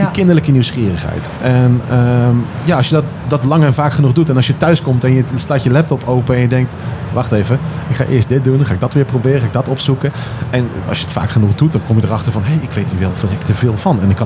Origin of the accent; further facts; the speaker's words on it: Netherlands; Nou, ik bedoel, heel veel mensen denken, we zijn Nederlanders, even heel stom gezegd.